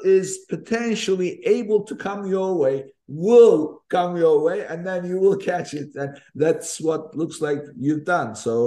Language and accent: English; Turkey; where I grew up in Turkey